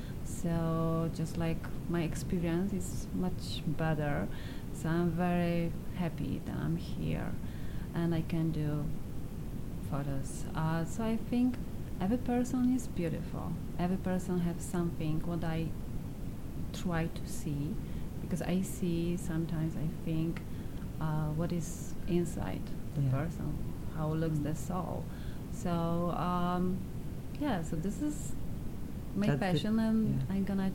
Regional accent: Poland; English is a second language; also born or lived in Chicago; now in Los Angeles, United States; originally I'm from Poland, but now I was living in Chicago before I coming to LA.

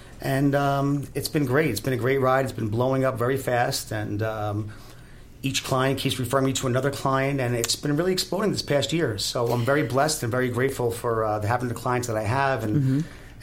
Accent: United States; born there; No, I was born in America.

